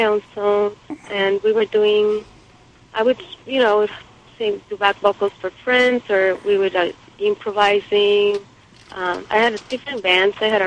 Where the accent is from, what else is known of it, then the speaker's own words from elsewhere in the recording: Guatemala; Guatemala.